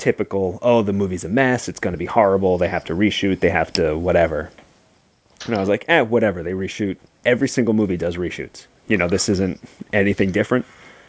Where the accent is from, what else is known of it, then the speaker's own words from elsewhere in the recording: New York, United States; Well, no, I'm not from Boston. I'm from New York.